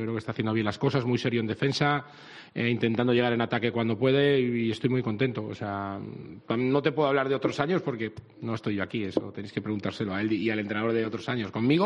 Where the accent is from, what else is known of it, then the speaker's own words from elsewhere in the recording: Altea, Valencian Community, Spain; después de mi tierra, de donde vivo, de Altea